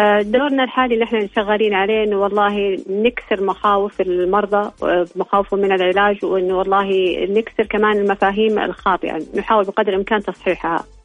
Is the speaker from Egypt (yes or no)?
no; Saudi Arabia; عندنا حسب اللي موجود عندنا في السعودية نبدأ من سن 40 عادة